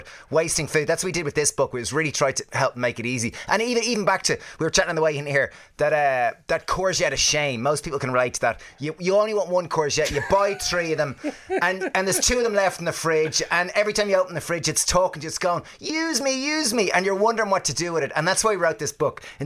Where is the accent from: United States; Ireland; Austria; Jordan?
Ireland; we're Irish